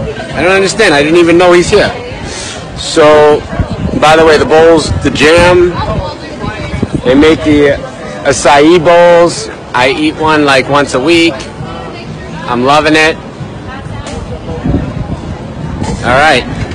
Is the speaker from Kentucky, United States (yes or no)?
no; Naples, Florida, United States; I'm from Naples.